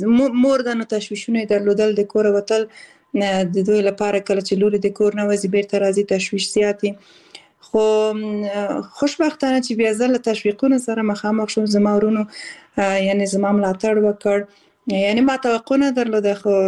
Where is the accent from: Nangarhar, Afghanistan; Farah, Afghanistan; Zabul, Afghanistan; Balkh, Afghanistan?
Balkh, Afghanistan; born there; also born or lived in Khost / Kabul / Kunduz; او زه اصل د خوست ولایت یم، خو زیږیدلې په بلخ ولایت کې یم او زده کړې مې په کابل کې او په کندز ولایت کې کړې دي.